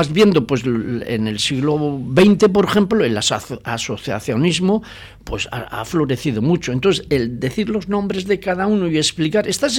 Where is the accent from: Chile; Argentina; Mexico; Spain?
Spain; Gallarta, Basque Country; born there; now in Portugalete, Spain; Bueno, yo nací en Gallarta, ¿me entiendes?